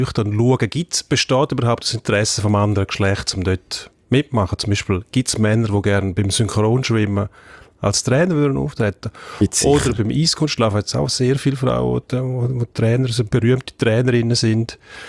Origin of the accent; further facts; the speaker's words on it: Switzerland; Das sehen wir bei uns in der Schweiz